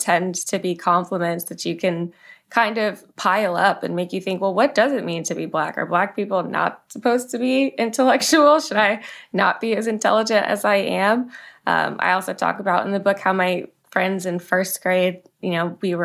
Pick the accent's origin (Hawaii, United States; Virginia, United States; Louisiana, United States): Virginia, United States; Manassas; So I grew up in Manassas, Virginia.